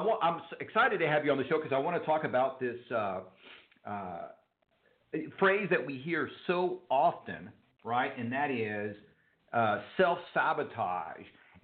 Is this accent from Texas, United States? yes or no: yes; Houston, Texas, United States; I grew up in Bel Air.